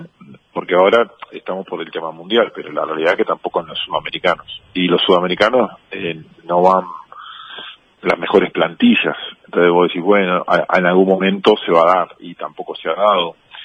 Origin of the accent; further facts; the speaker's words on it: Uruguay; somos muchos los uruguayos que estamos pendientes